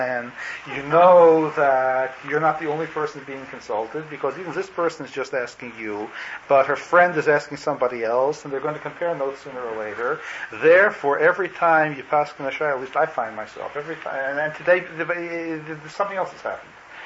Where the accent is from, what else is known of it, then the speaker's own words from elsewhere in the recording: Canada; I'm a Canadian.